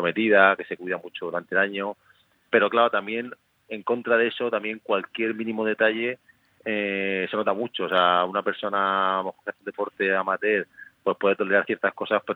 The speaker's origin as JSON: {"language": "Spanish", "town": "Murcia", "region": "Region of Murcia", "country": "Spain", "tie": "born or raised there", "said": "yo, pues ya sabes que soy de Murcia toda la vida"}